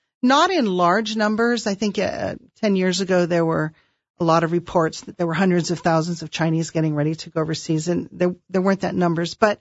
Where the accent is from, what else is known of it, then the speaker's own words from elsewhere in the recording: Pakistan; I grew up in Pakistan